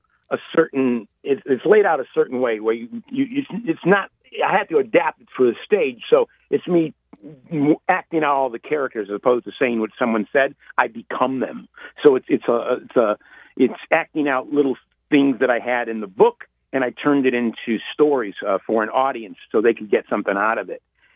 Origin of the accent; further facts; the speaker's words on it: Detroit, Michigan, United States; now in California, United States; no, I actually live in California, but I'm from Detroit.